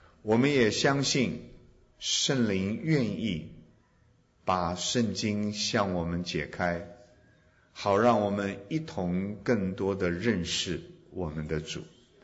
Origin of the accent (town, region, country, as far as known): China